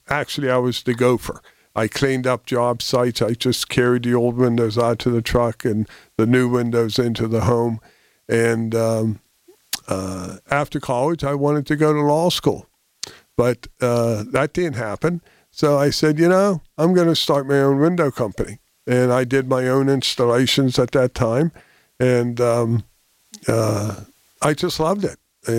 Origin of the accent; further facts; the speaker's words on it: Dormont, Pennsylvania, United States; now in Peters, United States; I grew up in Dormont.